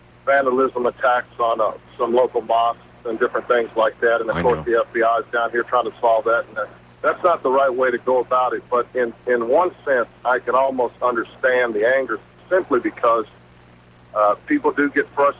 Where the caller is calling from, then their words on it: Dallas, Texas, United States; I'm calling you from Dallas, Texas, listening to you on 570 KLIF.